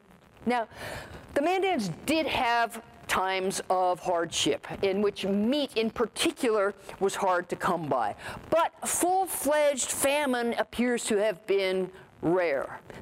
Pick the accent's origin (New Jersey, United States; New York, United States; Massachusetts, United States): New Jersey, United States; I grew up in New Jersey. So bushels were not really a part of my lexicon.